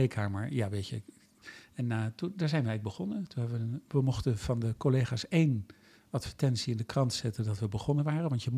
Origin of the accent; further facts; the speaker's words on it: The Hague, South Holland, Netherlands; Maar ik kom oorspronkelijk uit Den Haag.